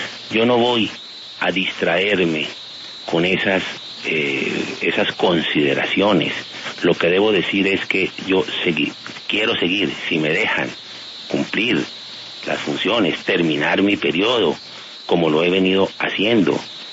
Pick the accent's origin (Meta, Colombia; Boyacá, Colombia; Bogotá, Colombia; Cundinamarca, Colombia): Bogotá, Colombia; Hace muchos años estoy en la vida pública, aquí en mi tierra, en Bogotá.